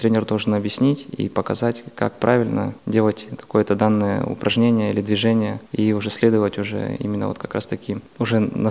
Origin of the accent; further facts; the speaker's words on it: Kazakhstan; now in Russia; Я сам родом вообще с Казахстана